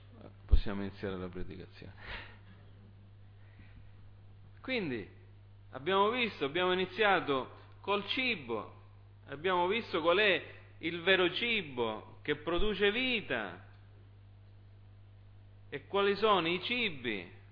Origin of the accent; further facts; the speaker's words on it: United States; Io sono cresciuto in America